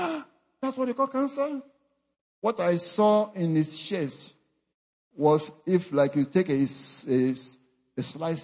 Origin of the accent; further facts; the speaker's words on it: Ibadan, Oyo, Nigeria; I was going to my hometown. In Ibadan, Nigeria, the Molete Motor Park